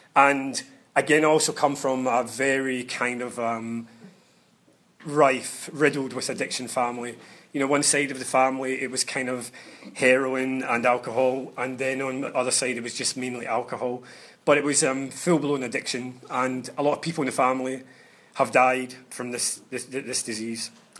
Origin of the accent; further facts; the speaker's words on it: Glasgow, Scotland, United Kingdom; I come from Glasgow. I was born in Glasgow.